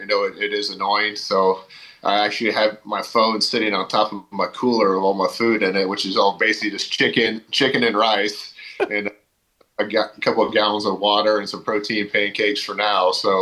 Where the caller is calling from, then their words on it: Tampa, Florida, United States; Tampa right now, just we're starting a Yankees fantasy camp today.